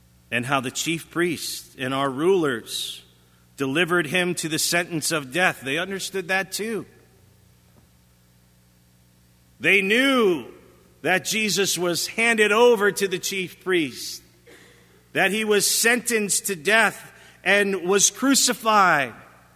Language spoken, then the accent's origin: English; Chicago, Illinois, United States; I was born in Chicago, born and raised.